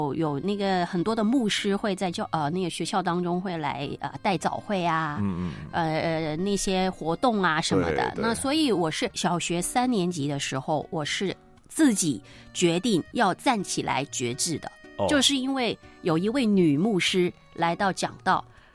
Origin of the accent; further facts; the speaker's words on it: Hong Kong; 就因为我是在香港出生。